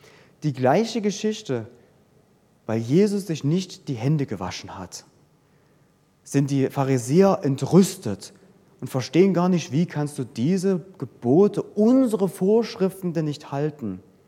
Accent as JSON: {"language": "German", "region": "East Germany", "country": "Germany", "said": "Ich komme aus dem Osten. Das merke ich immer noch."}